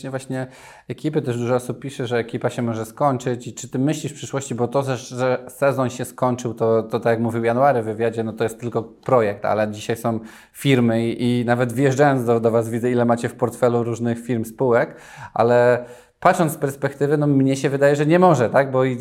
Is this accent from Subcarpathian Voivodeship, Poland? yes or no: no; Nowy Sącz, Lesser Poland, Poland; Ja pochodzę z Nowego Sącza